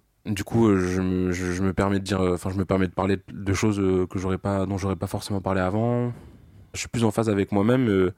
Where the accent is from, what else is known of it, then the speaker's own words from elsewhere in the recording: France; Je suis français, j'ai 27 ans.